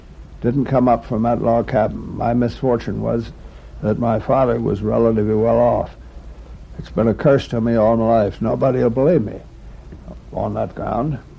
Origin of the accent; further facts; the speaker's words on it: Baltimore, Maryland, United States; born there; I was born in Lexington Street in Baltimore near Fremont.